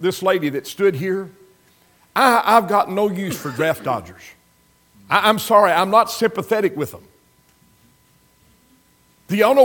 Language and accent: English; Crab Orchard, Kentucky, United States; When I was a boy, I was born and raised in Lincoln County, Kentucky. Little place called Crab Orchard, population 750.